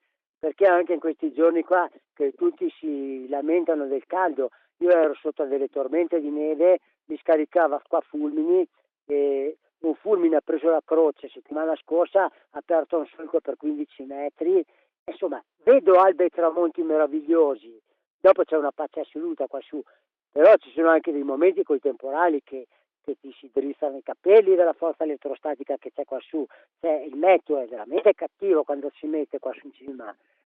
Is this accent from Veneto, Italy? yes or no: yes; Feltre, Veneto, Italy; born there; also born or lived in Trentino; Io sono nato a Feltre 48 anni fa e dopo ho vissuto 20 anni alla Visi in Trentino, dopodiché ho fatto il militare e dopo il militare mi sono trasferito di nuovo a Bellunese, dove mi sono rinchiuso dentro per 20 anni in una fabbrica.